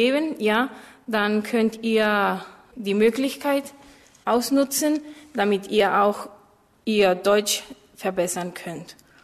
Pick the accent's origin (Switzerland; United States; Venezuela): Venezuela; German is a second language; ich komme aus Venezuela. Ich bin 17 Jahre alt und ich wohne in der Hauptstadt Venezuelas, das ist Caracas.